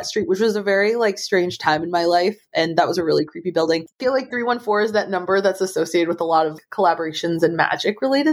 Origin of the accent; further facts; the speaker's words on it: St. Louis, Missouri, United States; I'm from the St. Louis area and the area code here is 314.